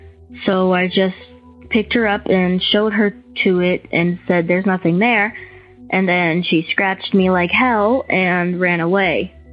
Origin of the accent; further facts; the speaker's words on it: Colorado, United States; I'm from Colorado.